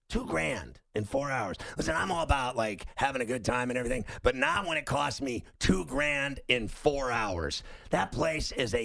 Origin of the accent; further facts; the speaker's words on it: Pittsburgh, Pennsylvania, United States; He's a Pittsburgh guy. I'm from Pittsburgh.